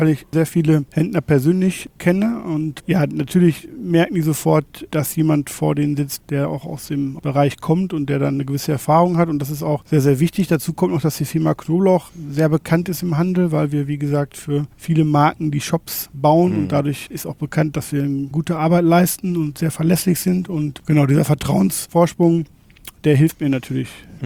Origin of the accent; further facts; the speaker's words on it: Rosenheim, Bavaria, Germany; also ich komme aus Rosenheim und da ist es schon erschreckend zu sehen, jeder zweite Laden steht da leer